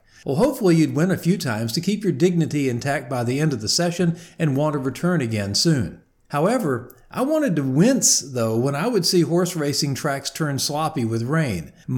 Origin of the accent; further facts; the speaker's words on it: Shreveport, Louisiana, United States; I grew up near Louisiana Downs in the Shreveport-Bossier City, Louisiana area.